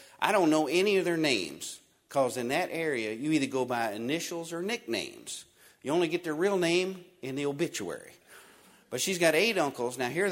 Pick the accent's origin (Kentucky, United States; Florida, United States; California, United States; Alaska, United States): Kentucky, United States; Louisville; I'm from Louisville. My wife happens to be from Eastern Kentucky